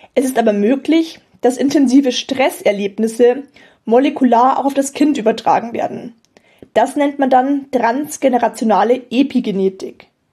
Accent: Rosenheim, Bavaria, Germany; ich bin gebürtig aus Rosenheim und fahre jetzt eben seit...

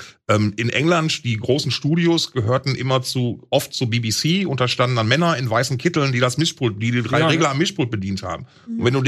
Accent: Essen, North Rhine-Westphalia, Germany; Und in Altenessen, in meiner Heimat

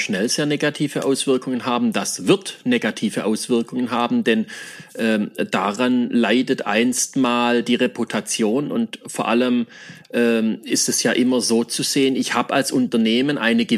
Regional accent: Baden-Württemberg, Germany; wie man so schön bei uns im Schwabenland sagt, die Katz der Boom nuff.

